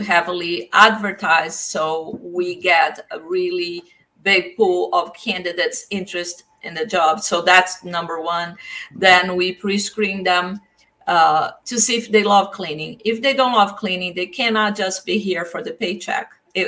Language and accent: English; Brazil; moved away as an adult; So I grew up in Brazil. I went to college for marketing. At the age of 19